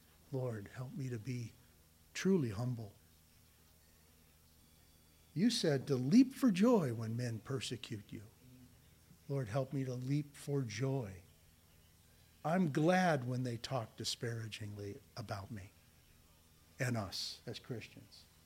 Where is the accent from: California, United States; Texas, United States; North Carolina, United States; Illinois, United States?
California, United States; Whittier; also born or lived in Bellflower / Downey; When I was younger and I was raised in Whittier and Bellflower and Downey area, there wasn't anything but cows back then.